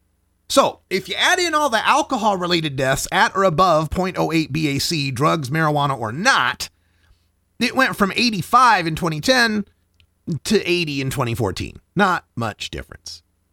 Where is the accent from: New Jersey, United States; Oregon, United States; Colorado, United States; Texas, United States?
Oregon, United States; And my hometown paper, The Oregonian